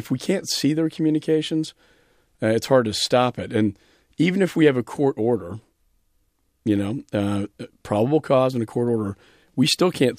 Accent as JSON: {"language": "English", "town": "Austin", "region": "Texas", "country": "United States", "said": "And I'm from Austin, so it's a high tech center as well."}